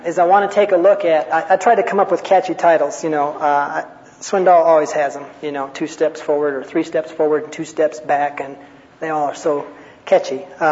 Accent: Minnesota, United States; and so we're from Minnesota

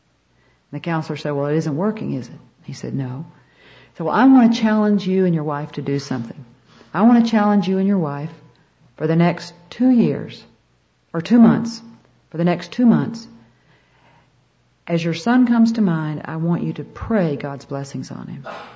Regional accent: the South, United States; Now, I grew up in the South, and I thought the word curse meant the H word and the D word

